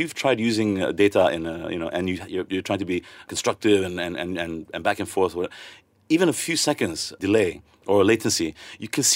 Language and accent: English; Kuching, Sarawak, Malaysia; You know, I remember growing up in Kuching, there was one big Standard Chartered building there. And we were concerned, why would Standard Chartered come to Kuching? Mm-hmm. You know, Borneo, the land of the headhunter. We were a far-flung place.